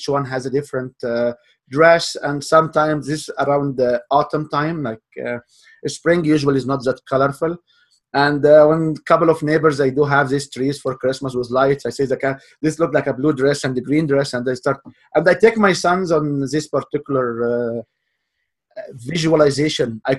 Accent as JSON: {"language": "English", "country": "Canada", "said": "And I know you're American, I'm Canadian."}